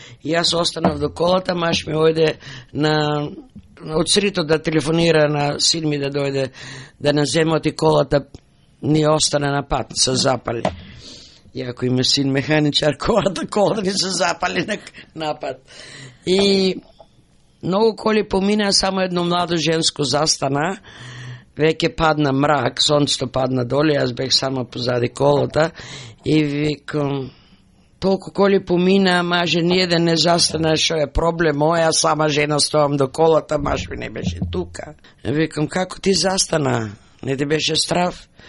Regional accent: Strumica, Southeastern, North Macedonia; now in Australia; Јас сум од Срумичко, од голема фамилија, јас бек 10-та во фамилијата

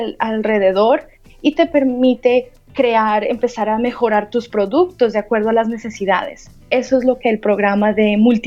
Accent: Colombia

